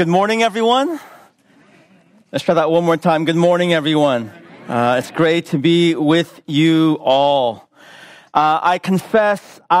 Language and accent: English; San Francisco, California, United States; now in Seattle, United States; as someone that has lived in Seattle for 25 years, while I grew up in San Francisco, went to college at UC Davis, but Seattle for 25 years